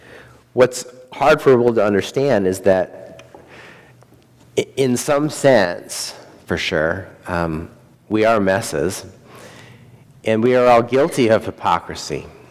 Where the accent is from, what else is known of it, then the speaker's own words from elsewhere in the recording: Montana, United States; I grew up in Montana, and I am afraid of those who can kill the body. They are in my backyard every summer when I go home.